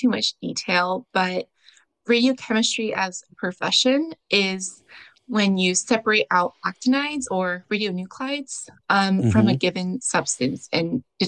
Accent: Texas, United States; So I grew up in Texas, but I went to college in Austin.

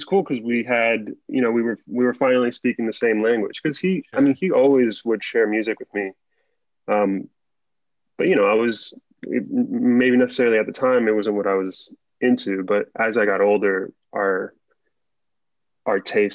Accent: Coral Springs, Florida, United States; I grew up in Coral Springs, so it was like

